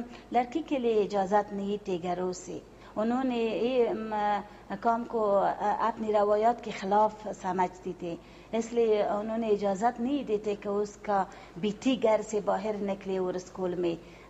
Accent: Kabul, Afghanistan; Urdu is a second language; 5 دن کے لیے میرا اپنی وطن ہے بہت اچھی لگتی ہے

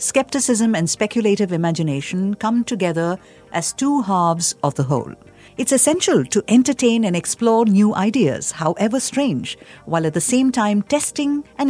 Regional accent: India; As an Indian, one might wonder what the Indian establishment's stance on this issue is.

